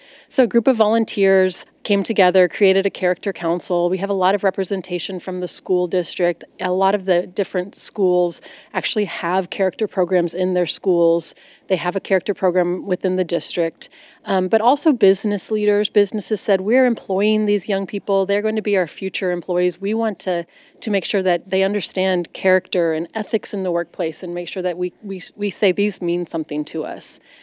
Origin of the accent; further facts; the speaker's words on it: Lee's Summit, Missouri, United States; I grew up in Lee Summit and graduated from Lee Summit High School in 2001. And then I moved away, went to college, moved to different locations, and was coming back.